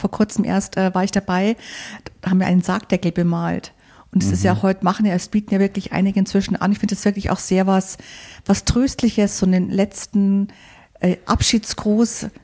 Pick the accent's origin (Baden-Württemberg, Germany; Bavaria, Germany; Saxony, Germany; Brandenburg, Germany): Bavaria, Germany; Munich; Ich bin in München aufgewachsen, aber meine Familie ist in Italien und im Schwarzwald.